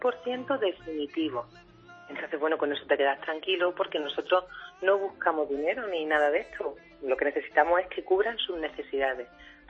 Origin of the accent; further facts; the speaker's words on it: Linares, Andalusia, Spain; now in Gijón, Spain; Como yo, aunque vivo en Gijón, soy de Linares